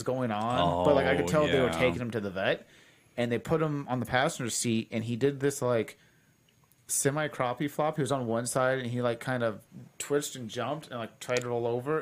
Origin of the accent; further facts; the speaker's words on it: Kansas, United States; And I grew up in Kansas, so it was hot.